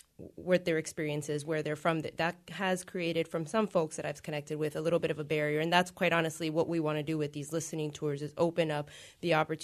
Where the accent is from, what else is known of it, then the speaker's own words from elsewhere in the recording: Miami, Florida, United States; now in Pittsburgh, United States; Yeah, and I'm actually originally from Miami, Florida, and I strongly share the sentiment that Pittsburgh has some of the nicest people I've ever met.